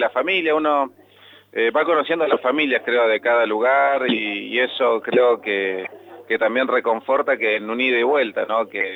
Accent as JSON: {"language": "Spanish", "region": "Neuquén", "country": "Argentina", "tie": "born or raised there", "said": "en realidad soy de Neuquén de toda la vida"}